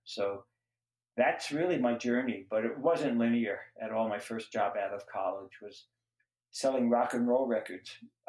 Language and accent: English; Brooklyn, New York, United States; born there; because I was born in Brooklyn, New York, and there weren't many wild animals.